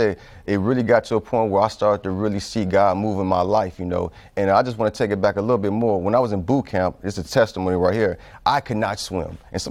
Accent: Chicago, Illinois, United States; Even though me growing up in Chicago, I really didn't see myself even leaving Chicago.

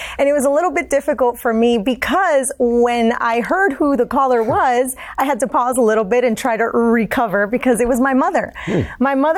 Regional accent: New York, United States; I am from New York. So, you know, 9/11, it's something so personal.

